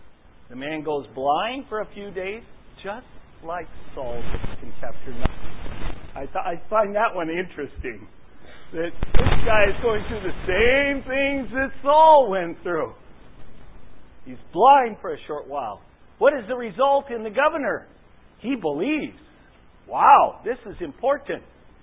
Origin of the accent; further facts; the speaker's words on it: Vancouver, Washington, United States; I thought Vancouver, Washington was the Vancouver. Until I went to the University of Washington, and I started realizing when I said Vancouver, people thought I was from British Columbia.